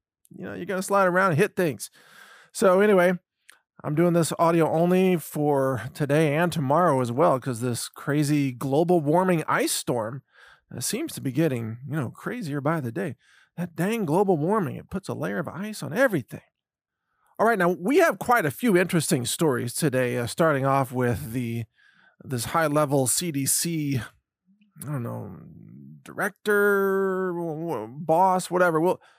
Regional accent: Midwest, United States; because I grew up in the Midwest. We always drove in ice and snow.

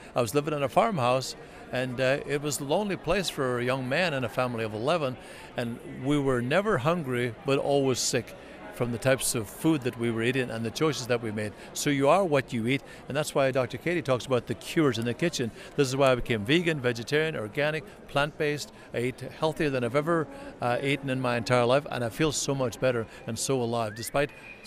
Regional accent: Ireland; moved away as an adult; I came from Ireland, Mike, when I was about 21, 22 to this country.

